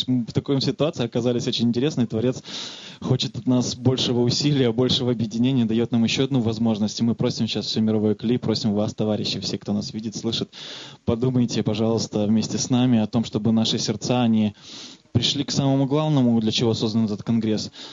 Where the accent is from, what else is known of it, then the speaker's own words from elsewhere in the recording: Surgut, Khanty-Mansi Autonomous Okrug, Russia; я сам родом из Сибири, из Сургута, и я еду на родину фактически, да.